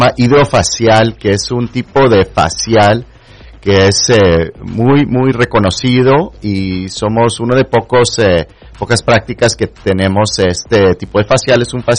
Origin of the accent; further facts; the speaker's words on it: Texas, United States; also born or lived in Indiana / Florida; Soy de Texas, originalmente, el sur de Texas. Y luego estudié en la Universidad de Notre Dame en Indiana, y luego hice escuela de medicina en Texas otra vez, y luego hice todas las residencias en la Florida.